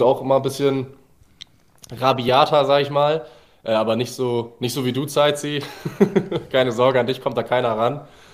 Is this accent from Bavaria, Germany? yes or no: no; Bremen, Germany; ich komme ja aus Habenhausen, aus Bremen, das ist so ein kleines Dorf quasi am Stadtrand